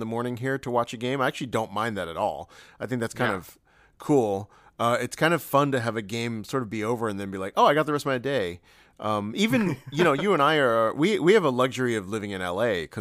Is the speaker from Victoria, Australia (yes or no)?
no; Sydney, New South Wales, Australia; from Sydney, Australia.